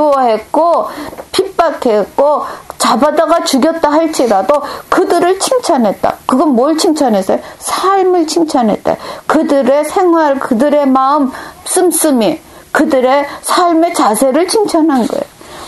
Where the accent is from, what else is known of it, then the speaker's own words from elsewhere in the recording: South Korea; 그 사람들이 나를 한국 사람으로 보고 크리스천으로 본다. 내가 한국 사람의 대표가 된 것 같고요.